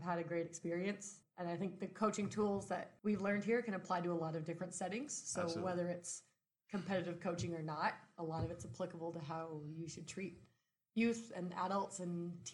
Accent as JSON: {"language": "English", "town": "Hamilton", "region": "Ontario", "country": "Canada", "said": "So I'm from Hamilton, Ontario."}